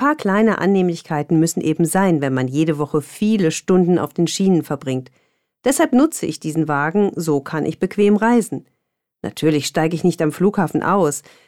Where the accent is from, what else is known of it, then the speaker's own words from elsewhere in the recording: Bielefeld, North Rhine-Westphalia, Germany; Bielefeld, meine Heimatstadt